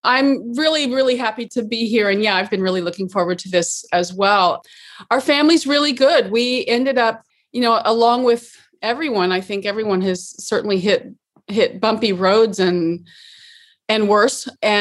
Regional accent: Oklahoma City, Oklahoma, United States; You know, we grew up in Oklahoma City, but we had a farm about an hour and a half south of Oklahoma City in the Arbuckle Mountains.

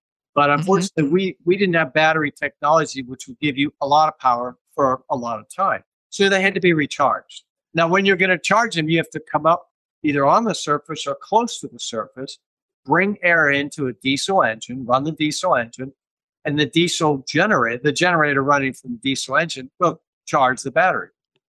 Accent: Butler, Pennsylvania, United States; I grew up in Butler, Pennsylvania, as you said. I grew up in a blue-collar town. I'm one of six children at that time

